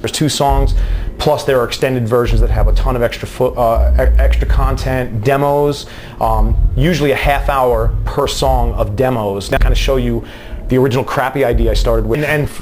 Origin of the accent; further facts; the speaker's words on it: New York, United States; I'm from New York, man.